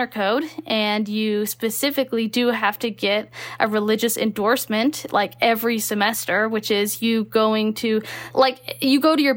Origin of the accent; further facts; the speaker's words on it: Texas, United States; You know, I grew up in Texas. I did end up going to BYU for a little while.